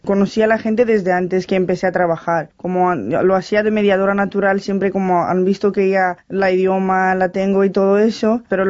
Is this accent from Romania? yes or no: yes; Romania; Spanish is a second language; por la cosa que somos rumanos